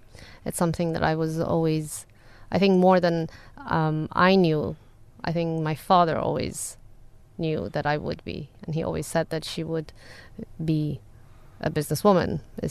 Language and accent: English; Dubai, United Arab Emirates; moved away as an adult; We all, at the time, growing up in Dubai, it was very common for the youth to finish high school and then go abroad for higher education